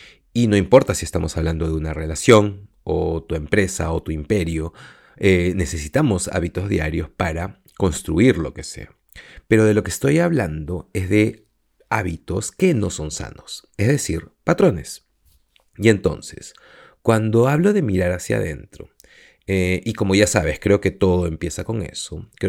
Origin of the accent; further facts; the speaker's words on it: Peru; sobre todo en donde crecí, en el Perú.